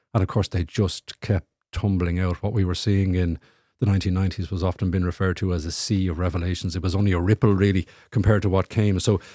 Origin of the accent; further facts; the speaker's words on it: Ireland; there's a lot of confidence there about how far Irish culture and creativity and voices can travel. We are a cultural powerhouse.